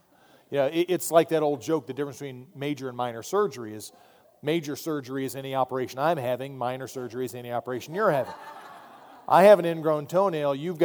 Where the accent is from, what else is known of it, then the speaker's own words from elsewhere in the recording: United States; As an American, I think that everybody ought to pay taxes.